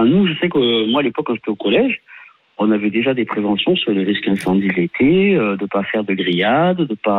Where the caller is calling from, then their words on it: Montpellier, Occitanie, France; Enfin, Montpellier, on voit un petit panache de fumée